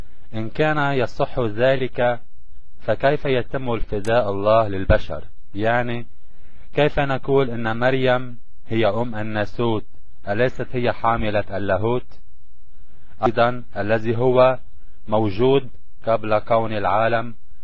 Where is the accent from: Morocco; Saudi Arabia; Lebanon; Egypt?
Lebanon; انا من لبنان لكن بحب اتكلم مصري